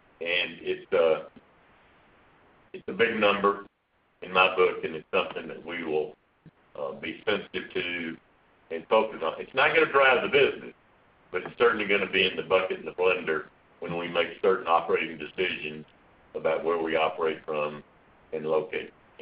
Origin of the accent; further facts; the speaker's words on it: United States; You know, I went to Canada the first time as an American, and that's not fun to begin with.